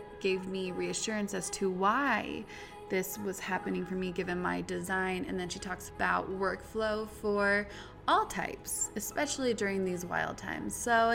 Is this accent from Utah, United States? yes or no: yes; Salt Lake City, Utah, United States; born there; And I was born in Salt Lake City, Utah.